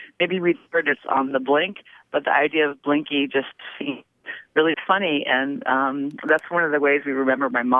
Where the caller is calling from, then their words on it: Pittsburgh, Pennsylvania, United States; I am calling from Pittsburgh, Pennsylvania.